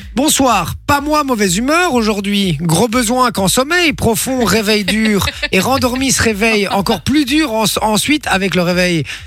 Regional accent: Belgium; Je suis belge, j'ai 0 étoile sur le maillot pour le...

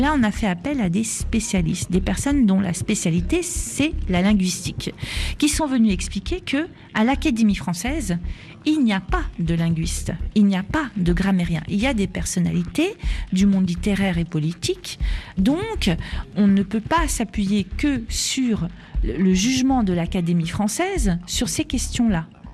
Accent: France; Moi, en tant que Française, travaillant à l'Université de Genève

